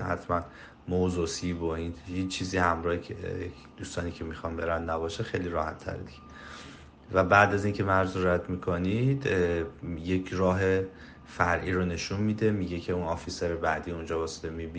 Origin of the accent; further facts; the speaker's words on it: Iran; حالا چون ما ایرانی هستیم شروع میکنن که دلیل سفر رو میپرسن